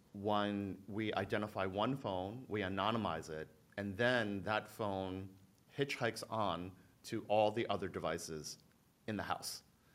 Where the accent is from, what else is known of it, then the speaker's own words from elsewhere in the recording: Philippines; I'm Filipino, right? So I'm very particular if I'm going to order some Filipino stuff